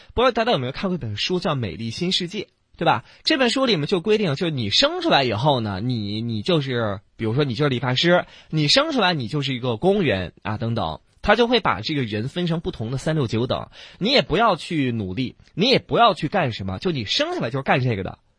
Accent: China; 就我们中国人啊，大家知道，他医学上评判说你死没死、活没活，好像就是心脏它蹦蹦蹦。

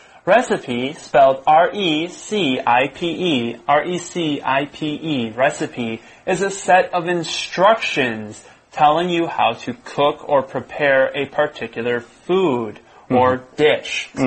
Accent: United States; The Mexican food I grew up with in the United States is called Tex-Mex.

